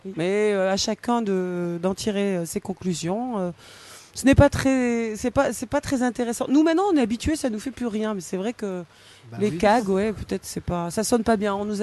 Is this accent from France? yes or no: yes; Occitanie, France; On vient d'Ariège.